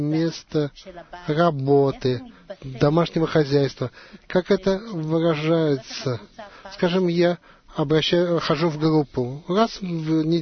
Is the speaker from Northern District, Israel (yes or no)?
yes; Yokneam, Northern District, Israel; я из Йокнама.